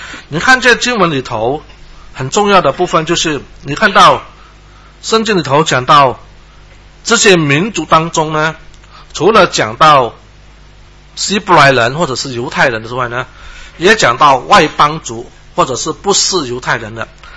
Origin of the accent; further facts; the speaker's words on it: China; 我们中国人就是一个没有什么文化没有受教育的一些老人家